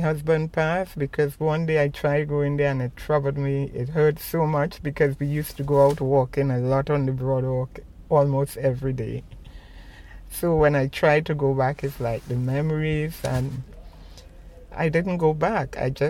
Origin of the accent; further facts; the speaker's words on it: Charlotteville, Tobago, Trinidad & Tobago; now in New York, United States; I am originally from Charlotteville in Tobago in the Caribbean. Rockaways reminded me a lot of Tobago, where I was born, because it's a seaport.